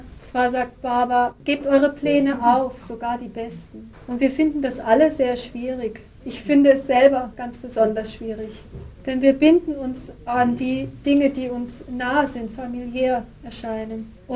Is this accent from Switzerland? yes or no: no; England, United Kingdom; als ich als Kind in England aufgewachsen bin